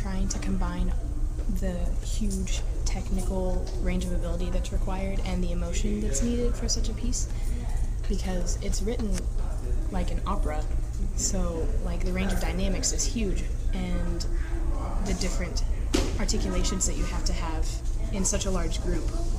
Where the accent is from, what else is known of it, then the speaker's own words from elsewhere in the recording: Lebanon, Missouri, United States; I am from Lebanon, Missouri.